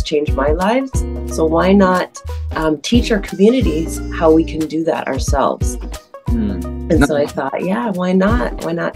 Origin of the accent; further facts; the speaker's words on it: Canada; now in United States; Growing up in Canada, being born and raised here, and coming to the States a lot of the times